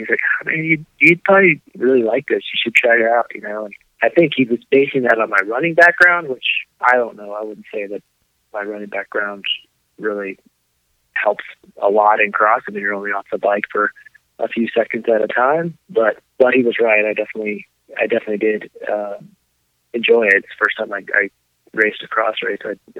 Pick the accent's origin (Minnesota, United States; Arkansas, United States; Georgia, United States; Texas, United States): Arkansas, United States; I grew up in Arkansas and my parents are still there and my sister as well.